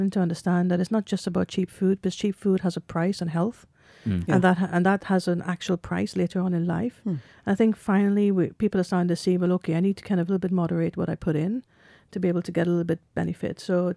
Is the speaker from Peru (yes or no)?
no; Trinidad & Tobago; That's where I grew up, which is this Welsh type of accent. I grew up in the Caribbean.